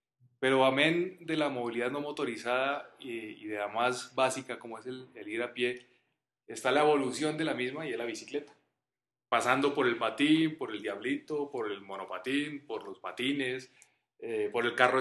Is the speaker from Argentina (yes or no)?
no; Bogotá, Colombia; Ciudades como Bogotá, de donde yo vengo